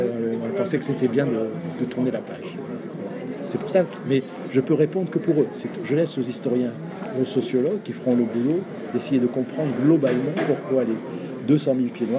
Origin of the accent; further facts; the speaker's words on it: Oran, Oran Province, Algeria; Moi, je suis d'Oran, et donc on a vécu le 5 juillet les massacres de pieds noirs à Oran.